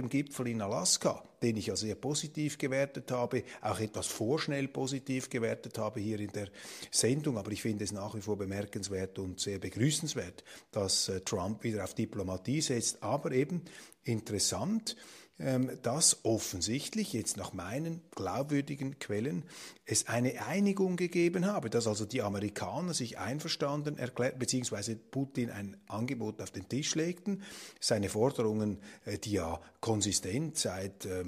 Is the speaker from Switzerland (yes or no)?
yes; Switzerland; Und als Schweizer schmerzt einen natürlich etwas die Aussicht, dass eben nicht die Schweiz hier Schauplatz dieser Friedensverhandlungen ist